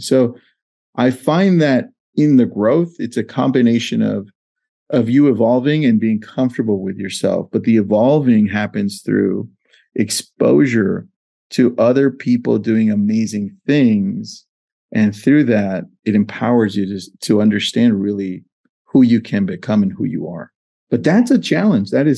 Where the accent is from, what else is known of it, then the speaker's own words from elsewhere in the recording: Los Angeles, California, United States; So I was born in Los Angeles to Mexican parents.